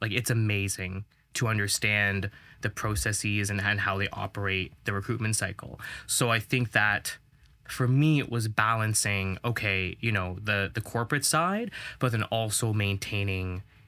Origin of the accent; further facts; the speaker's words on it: Toronto, Ontario, Canada; I'm from Toronto